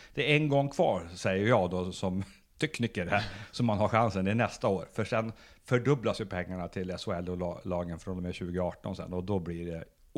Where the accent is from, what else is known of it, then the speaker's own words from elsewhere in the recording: Örebro, Örebro County, Sweden; jag kommer ju från Örebro